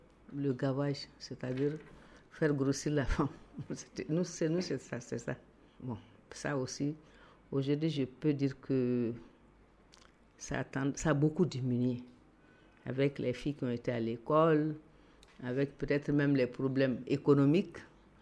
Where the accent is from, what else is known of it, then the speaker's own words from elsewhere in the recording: Gao, Mali; Moi, je suis de Gao. Je suis de la 7e région.